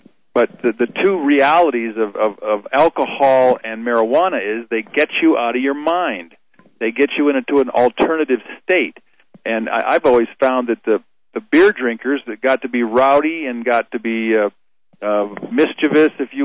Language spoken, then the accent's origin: English; Colorado, United States; But Rita from Colorado, my home state.